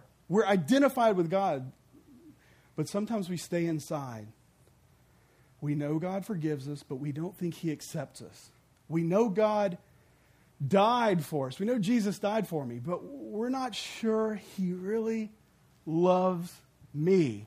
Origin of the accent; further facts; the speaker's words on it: Mississippi, United States; I'm from Mississippi, so we're washed in the blood.